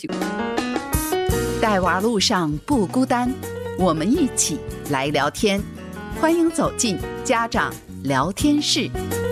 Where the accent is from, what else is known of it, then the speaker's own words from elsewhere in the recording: China; 就对这个事儿，我们从国内出来的人，对这个事儿就觉得有点七上八下